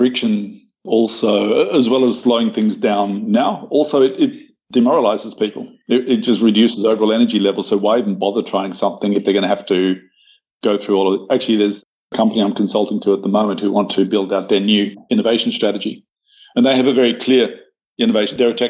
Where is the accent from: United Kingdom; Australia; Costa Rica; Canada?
Australia; as an Australian